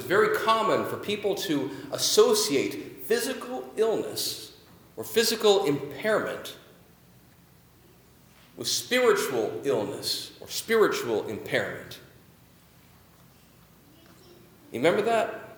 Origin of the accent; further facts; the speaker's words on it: Auburn, Washington, United States; I grew up in Auburn, in South King County. When I was a kid, Auburn had a population of about 40,000 people or so. It was not a wealthy town by any means.